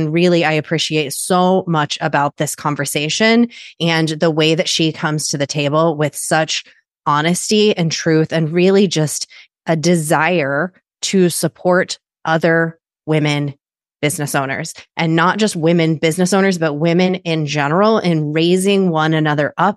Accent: Midwest, United States; I'm from the Midwest specifically

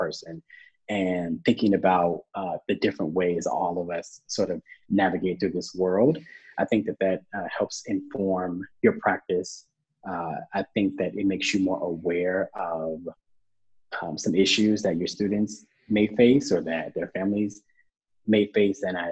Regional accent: Flint, Michigan, United States; I told him I was from Flint, Michigan.

